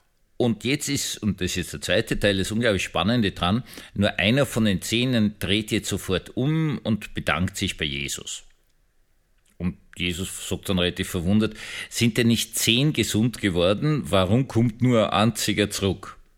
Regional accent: Austria; also ich bin Österreicher

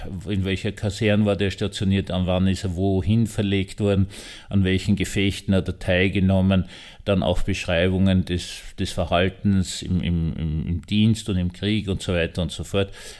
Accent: Vienna, Austria; Ich bin ja in Wien aufgewachsen

